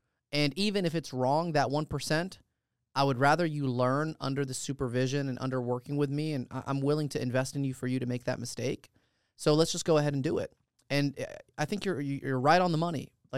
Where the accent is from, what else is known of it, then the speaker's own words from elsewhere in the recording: Dalton, Georgia, United States; And so, similarly, growing up in Dalton, Georgia, car audio business